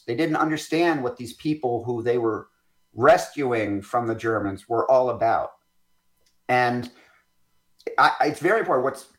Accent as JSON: {"language": "English", "country": "United States", "said": "But what I am, I am an American. I'm one of those guys. I'm an American."}